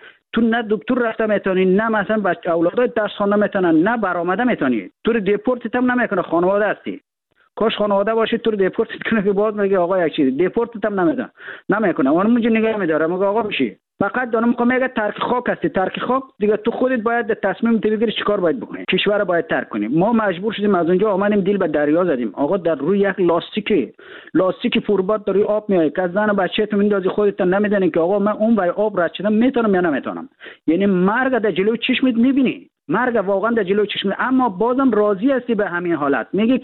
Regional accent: Afghanistan; ما در افغانستان در کشور جنگ زده بزرگ شدیم.

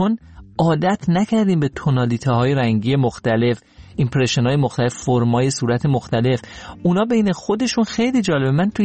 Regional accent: Iran; ما که ایرانی هستیم

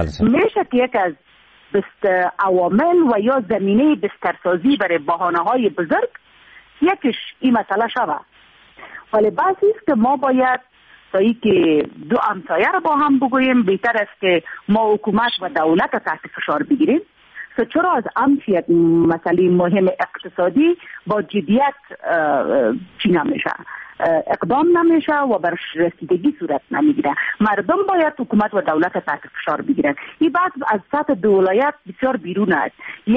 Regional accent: Afghanistan; ما همه عادی ما افغانستانی هستیم و افتخار میکنیم بر افغانستانی بودن ما.

